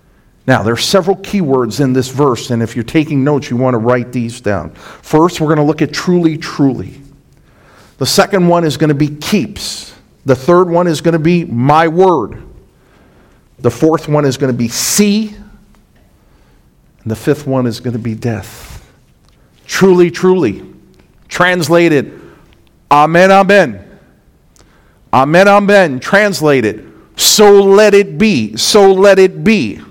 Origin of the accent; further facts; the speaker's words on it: Brooklyn, New York, United States; See, you guys know I'm from New York City. I'm from Brooklyn, New York, right?